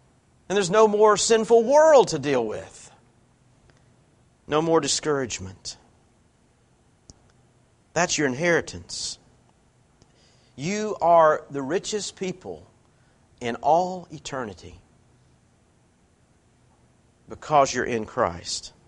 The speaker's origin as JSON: {"language": "English", "region": "the South", "country": "United States", "lives_now": "Morgantown, United States", "said": "That's discouraging to me as a Southerner. But I was told when I moved here, I moved to the Salt Belt."}